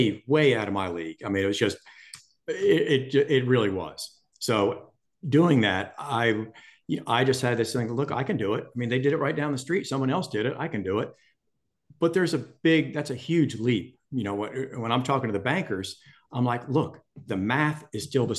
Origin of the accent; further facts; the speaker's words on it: Richlands, North Carolina, United States; I grew up in Richlands, actually. So Richlands is in Onslow County, which is about, 20 miles from Camp Lejeune. So it's next to Jacksonville. Richlands is a farming community. And so that's where I grew up.